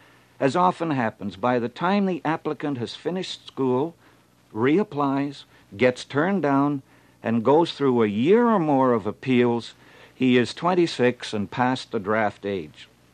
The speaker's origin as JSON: {"language": "English", "country": "Canada", "said": "But the things I want changed as a Canadian, I will stay here and fight"}